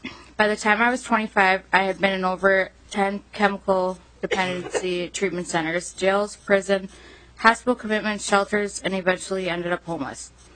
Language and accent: English; Rochester, Minnesota, United States; I was born and raised in Rochester, located in Olmsted County, and that's where I live today.